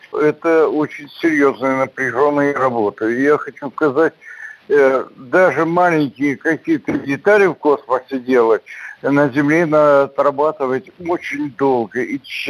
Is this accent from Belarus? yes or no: yes; Belarus; now in Russia; по национальности белорус, а живу в России, и российский паспорт у меня. Но я горжусь тем, что я из Беларуси, и горжусь тем, что я россияне.